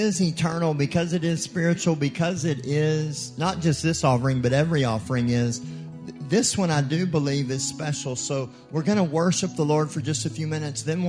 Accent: United States; I'm American. I don't know how to do it.

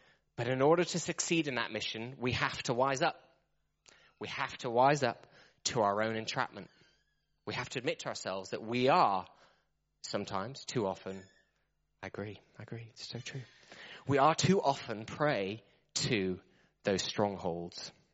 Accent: South West England, United Kingdom; I'm from Cornwall.

